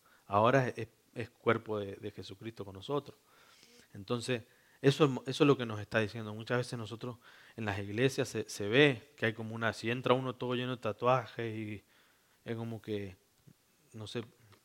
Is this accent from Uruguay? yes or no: no; Argentina; no es que yo legalmente sigo siendo argentino